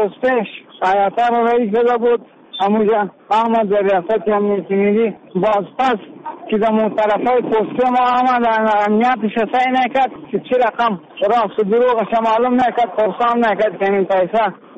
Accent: Afghanistan; ما از خدمتگارای افغان هستیم از افغانستان هستیم

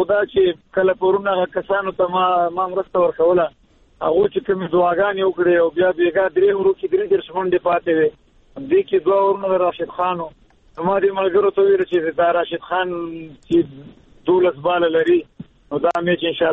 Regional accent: Afghanistan; زه د خپلو افغانانو باندې غږ کوم چې ولې مونږ نور جنگ وکړو

